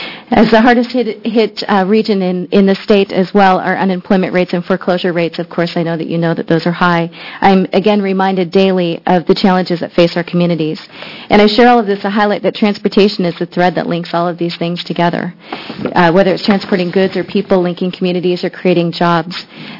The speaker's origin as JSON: {"language": "English", "town": "Bend", "region": "Oregon", "country": "United States", "tie": "born or raised there", "also_born_or_lived": "Salem", "said": "I'm a fourth-generation Oregonian. I was born here in Salem, but I was raised outside of Bend."}